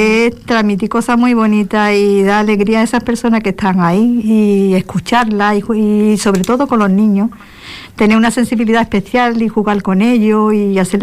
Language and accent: Spanish; Málaga, Andalusia, Spain; porque como soy malagueña